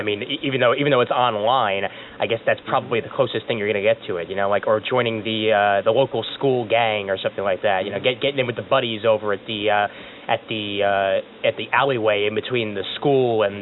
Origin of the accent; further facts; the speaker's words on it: Brooklyn, New York, United States; Yeah. I'm in New York. I'm in Brooklyn. I'm in the same damn place I've lived since I was born